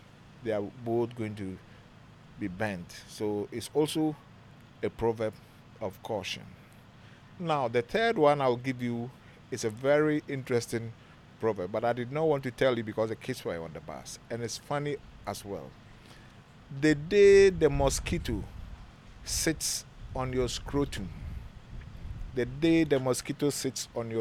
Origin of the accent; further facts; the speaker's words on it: Kumasi, Ashanti, Ghana; where my mom is from, that's where I'm from. So even though I was born in Kumasi and I lived in Kumasi all my life, I'm originally a native of Salt Pond.